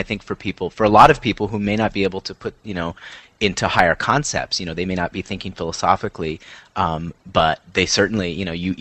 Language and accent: English; Southwest, United States; You know, we're from the Southwest, so obviously there's a lot of Native American.